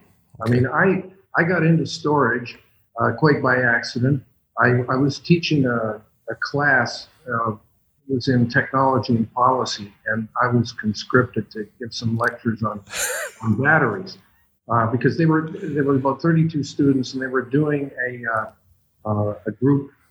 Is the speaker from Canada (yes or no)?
yes; Oshawa, Ontario, Canada; Because I grew up in Oshawa, Ontario.